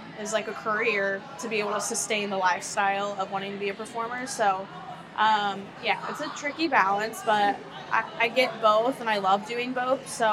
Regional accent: Dayton, Ohio, United States; So I originally grew up in Dayton, Ohio, and then I moved to Columbus for college, which is only about an hour north of Dayton. And then I moved out to California

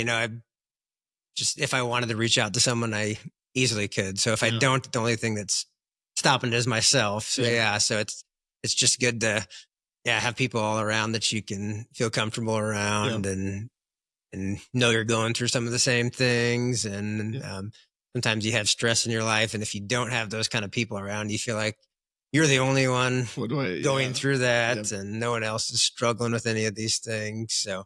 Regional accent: O'Neill, Nebraska, United States; born or raised there

